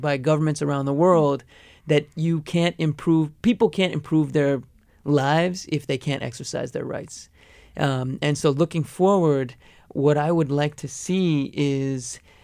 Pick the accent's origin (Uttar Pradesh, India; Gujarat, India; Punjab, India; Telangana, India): Gujarat, India; So the specific community I come from, we're from Kutch, which is like the western corner of India.